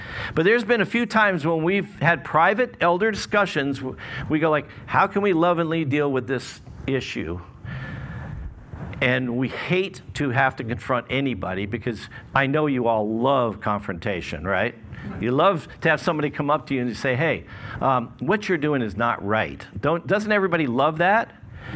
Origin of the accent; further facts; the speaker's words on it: New Jersey, United States; born there; There was one just up in New Jersey. I'm like, I was born in New Jersey. Not that much good comes out of New Jersey